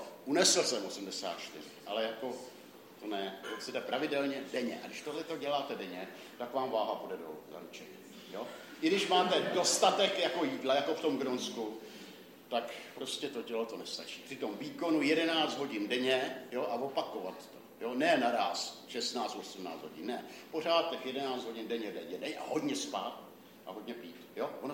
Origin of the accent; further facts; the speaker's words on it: Písek, South Bohemian Region, Czechia; Jsem z Písku, tam byly dost slušný záplavy